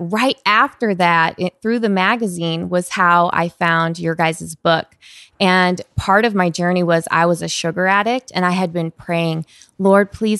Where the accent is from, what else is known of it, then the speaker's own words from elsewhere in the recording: Minnesota, United States; Actually, so … I have 6 kids. I'm from Minnesota.